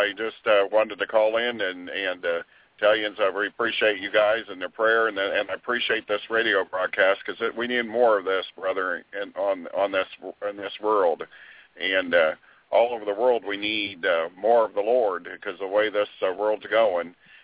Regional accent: Kokomo, Indiana, United States; I'm from Kokomo, Indiana.

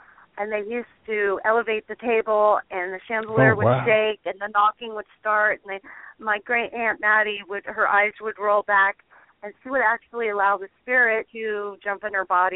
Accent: Millbrae, California, United States; now in Vallejo, United States; We used to live in Burlingame. I grew up in Millbrae, moved to Burlingame, moved to South City, and then my husband found a house in Vallejo.

